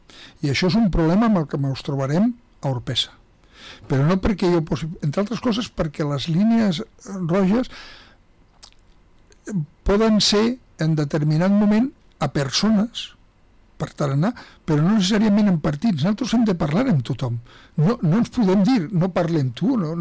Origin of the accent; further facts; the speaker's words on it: Catalonia, Spain; now in Oropesa, Spain; jo vinc de Catalunya, on tenim tot un terrabastrall polític i seriós molt important.